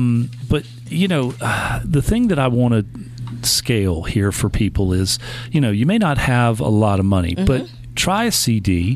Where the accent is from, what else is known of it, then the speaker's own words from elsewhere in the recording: Gulf Coast, United States; I'm in credit union land, you know, proper now, but I grew up on the Gulf Coast and have been a member of Keesler Federal Credit Union for years.